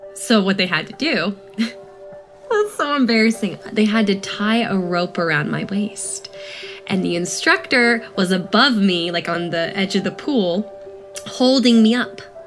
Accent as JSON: {"language": "English", "town": "San Jose", "region": "California", "country": "United States", "tie": "born there", "said": "I was born in San Jose, California, and I didn't have much exposure to water at all."}